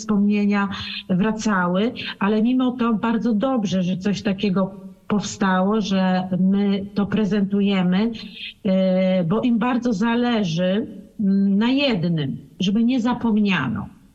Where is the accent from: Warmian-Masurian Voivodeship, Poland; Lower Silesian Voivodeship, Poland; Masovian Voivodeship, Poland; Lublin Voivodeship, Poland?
Lublin Voivodeship, Poland; Lublin; no my pochodzimy z Lublina z koleżanką